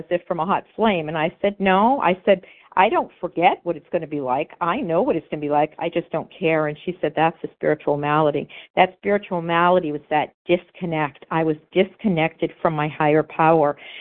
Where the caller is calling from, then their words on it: Florida, United States; I live in New Hampshire, but I'm currently hailing from Florida, which I'm very grateful for.